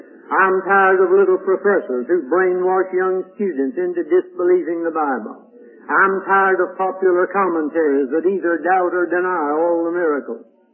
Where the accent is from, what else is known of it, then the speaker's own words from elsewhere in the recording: United States; born there; I'm an American by birth and a Christian by the second birth and a Baptist by conviction.